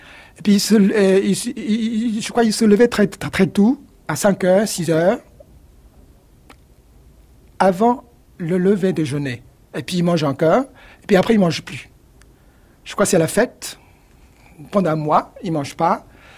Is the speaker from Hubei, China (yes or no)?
no; Shanghai, China; French is a second language; Je m'en souviens quand j'étais petit à Shanghai.